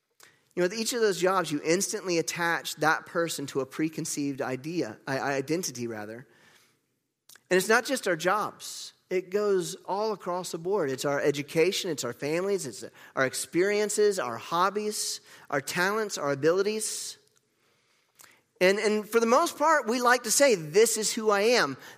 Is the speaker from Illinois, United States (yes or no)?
no; North Carolina, United States; I've shared with you guys, I grew up in North Carolina. We went to the beach at least once a year. We were only about 4 hours away from the beach.